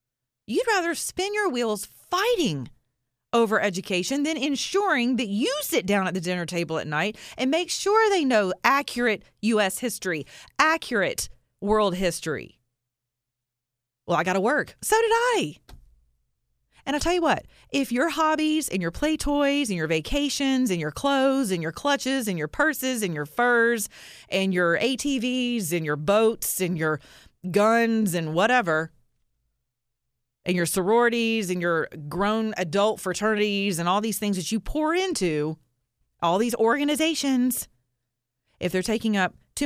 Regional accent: the South, United States; Well, I'm from the South.

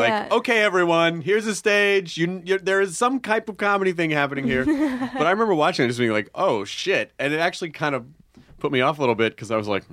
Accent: Memphis, Tennessee, United States; also born or lived in Kentucky; Actually, I was born in Kentucky and then I grew up in Memphis.

